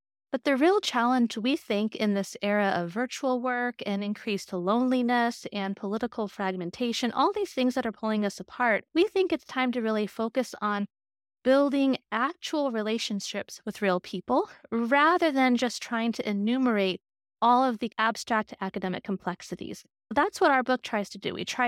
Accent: Arizona, United States; there were many cultures in my home state of Arizona that I had grown up around that were not familiar to other people.

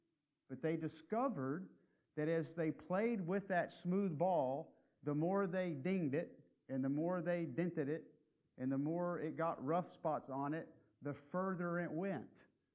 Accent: Texas, United States; And I grew up in West Texas, so I knew a little bit about strong winds blowing.

